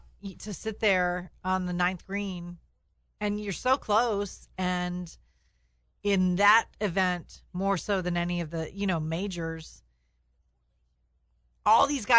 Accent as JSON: {"language": "English", "region": "Minnesota", "country": "United States", "tie": "born or raised there", "said": "Is from my hometown. Oh. In Minnesota."}